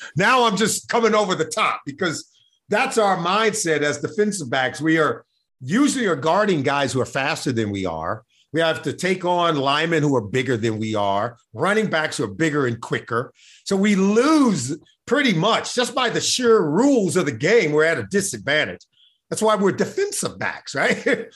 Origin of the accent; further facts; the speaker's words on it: Los Angeles, California, United States; I have a tie. I grew up in Los Angeles, and the two college safeties at the time